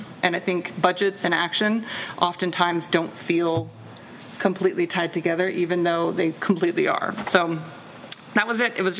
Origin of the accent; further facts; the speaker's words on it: California, United States; Many of you know I'm from California.